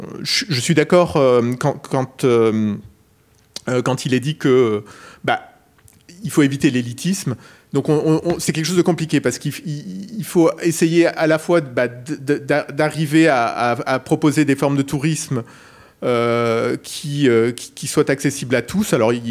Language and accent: French; Perpignan, Occitanie, France; moi, je viens de Perpignan, Argelès, la station littorale qui est juste à côté